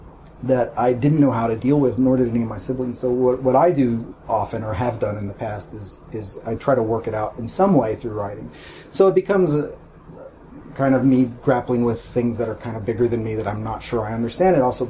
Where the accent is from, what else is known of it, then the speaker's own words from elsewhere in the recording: United States; I mean, as an American, it's a very silly thing to try to do, I think.